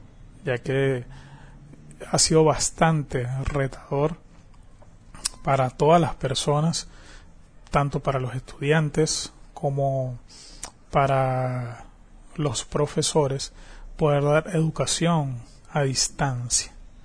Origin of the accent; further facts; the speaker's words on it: Venezuela; mi deber es, como venezolano, poderle indicar a usted que por favor, bueno, salga a votar